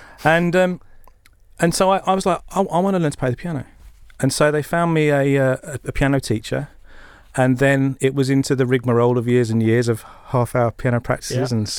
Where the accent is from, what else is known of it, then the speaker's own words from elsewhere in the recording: East of England, United Kingdom; Yeah, we grew up in Essex